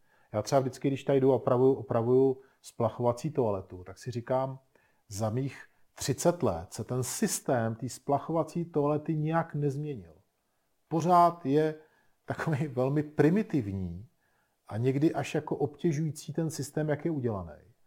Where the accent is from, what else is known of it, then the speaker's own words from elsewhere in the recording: Prague, Czechia; já jsem vyrůstal v Praze, kde jsem podědil byt